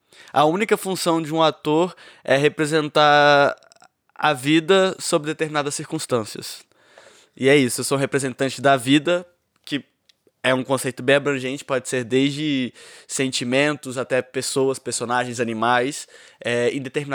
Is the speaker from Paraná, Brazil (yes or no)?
no; Rondônia, Brazil; Só que eu venho de Rondônia e eu não tive a oportunidade de adentrar num curso de teatro logo desde criança, porque na minha cidade não tinha.